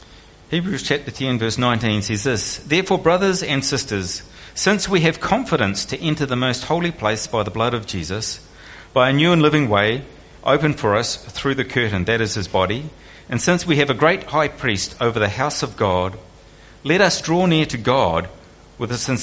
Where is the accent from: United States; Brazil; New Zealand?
New Zealand; now in Australia; I'm getting to grips with it slowly as a Kiwi.